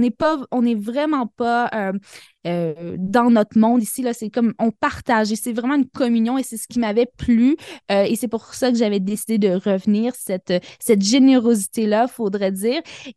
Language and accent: French; Quebec, Canada; moi, je viens de la vallée de la Matapédia qui est très proche du Nouveau-Brunswick